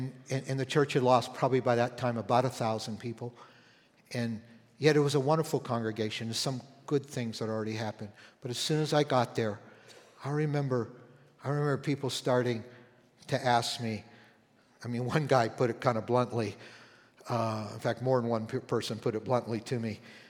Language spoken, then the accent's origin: English; Canada; also born or lived in Southern California; I grew up in Canada. I've been pastoring for many years in Southern California